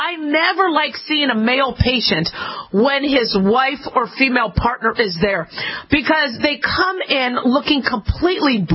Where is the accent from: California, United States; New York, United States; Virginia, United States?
California, United States; Los Angeles; born there; but I'm from California. I was born in L.A., so we need to show California still some love, okay?